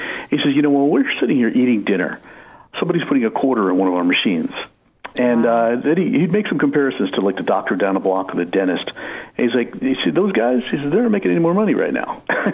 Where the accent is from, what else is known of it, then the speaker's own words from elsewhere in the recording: Smithtown, New York, United States; born there; You know, I was born out in New York, in Long Island, a little town called Smithtown.